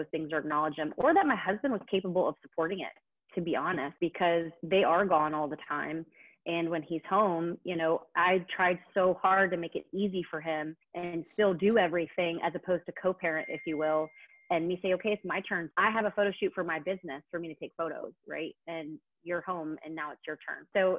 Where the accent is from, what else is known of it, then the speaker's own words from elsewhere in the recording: Georgia, United States; moved away as an adult; I moved from my hometown in Georgia. I was just out of college to California